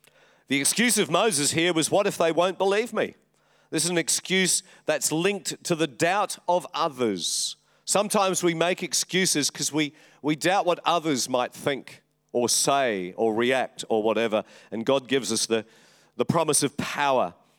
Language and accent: English; London, United Kingdom; born there; I was born in London.